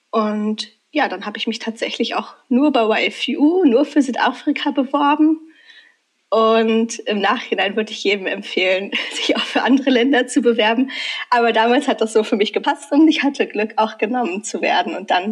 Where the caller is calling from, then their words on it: Königswinter, North Rhine-Westphalia, Germany; bin aus Königswinter bei Bonn zugeschaltet